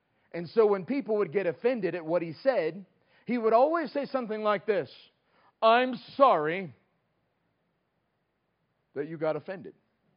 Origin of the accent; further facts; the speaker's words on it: North Carolina, United States; I'm from the North Carolina coast